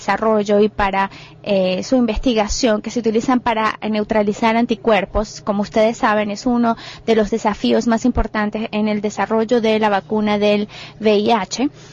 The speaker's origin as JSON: {"language": "Spanish", "country": "United States", "said": "soy de los Estados Unidos."}